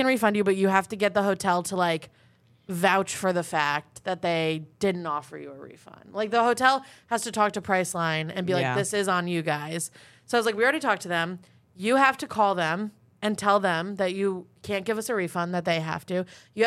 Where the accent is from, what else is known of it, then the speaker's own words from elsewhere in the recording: New York, United States; accent: Long Island; And my accent gets more and more Long Island.